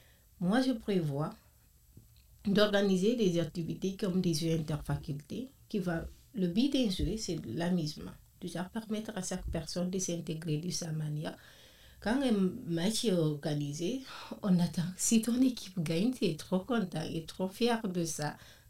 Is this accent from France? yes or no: no; Guinea; now in Moncton, Canada; Je suis étudiante en troisième année à l'administration des affaires. Je viens de la Guinée-Conakry. Je suis à Moncton, ça fait plus de 2 ans maintenant.